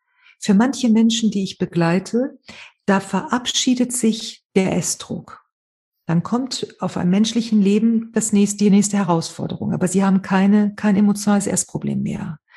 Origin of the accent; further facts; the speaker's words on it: Spain; German is a second language; ich komme aus Spanien und so weiter, ich arbeite als Traumatherapeutin.